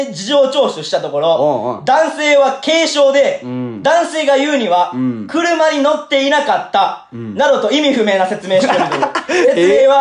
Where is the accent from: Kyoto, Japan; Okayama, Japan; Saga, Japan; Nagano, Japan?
Kyoto, Japan; 京都市西京区の桂川街道マジでこれ俺らの地元